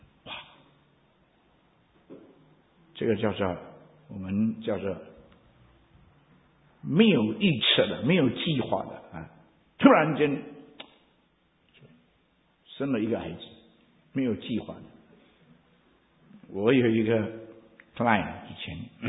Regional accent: Indonesia; 我们中国人气得要死，我不是印尼人，我们是讲印尼文的中国人，听懂吗？

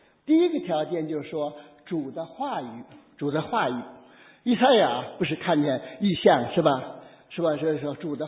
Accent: Henan, China; 我是河南人，我受浸的时候是在河南开封一个小小的自立浸信会，自立浸理会受浸的。

